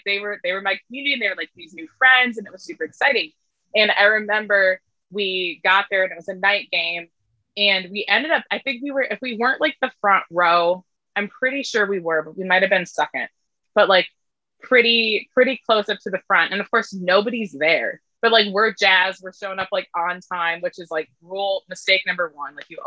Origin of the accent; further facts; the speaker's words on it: Janesville, Wisconsin, United States; I am from Janesville, Wisconsin. So that's about 40 minutes south, can be 30, depending on how quick you drive from Madison.